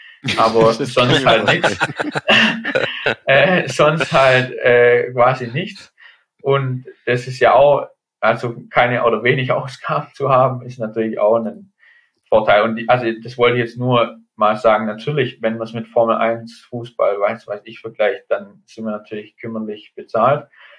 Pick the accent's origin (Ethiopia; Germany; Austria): Germany; Genau, als Deutscher sicherlich auch nicht zu benachteiligt, einfach weil vielleicht bei uns auch in der Vergangenheit nicht allzu viele Top-Sportler, also Top-Sportler gab und es aber einige tolle Bike-Hersteller in Deutschland g